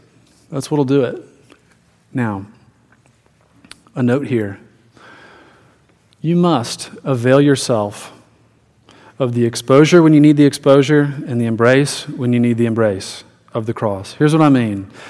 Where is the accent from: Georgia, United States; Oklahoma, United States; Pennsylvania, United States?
Georgia, United States; Atlanta; now in Greenville, United States; I said, oh, I grew up in Atlanta. I'm living in Greenville now, so I guess I'm from the South.